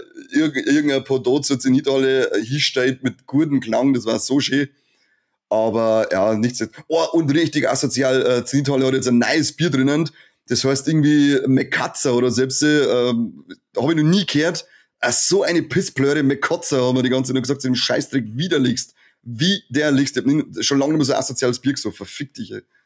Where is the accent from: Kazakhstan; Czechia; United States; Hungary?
Kazakhstan; German is a second language; Bei uns in Kasachstan hat immer irgendwo was gebrennt.